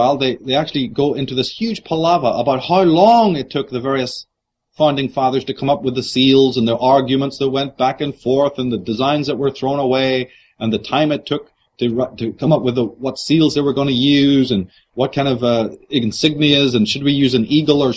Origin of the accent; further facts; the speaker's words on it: Ireland; moved away as an adult; now in United States; And how do you know it as an Irish guy? Teach me as a Romans do. I'm in your country. I'm going to learn all about it, aren't I? I came here for that very purpose.